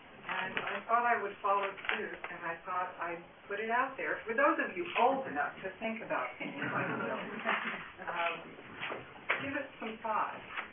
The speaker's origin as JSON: {"language": "English", "town": "Albany", "region": "California", "country": "United States", "tie": "born or raised there", "said": "I grew up in Albany, just down the road a little bit. I learned how to roller skate with a key in the parking lot of the Bank of America just off of Solano."}